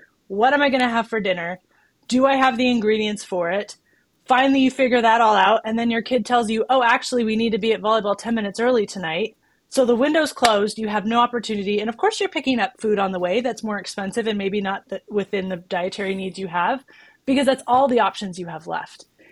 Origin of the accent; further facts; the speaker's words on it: Texas, United States; I grew up in Texas. I was a Chick-fil-A girl.